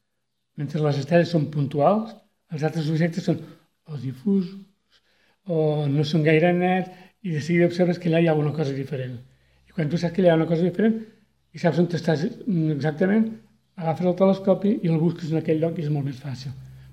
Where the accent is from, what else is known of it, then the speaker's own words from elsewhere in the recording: Sabadell, Catalonia, Spain; No sóc de Torroja, sóc de Sabadell.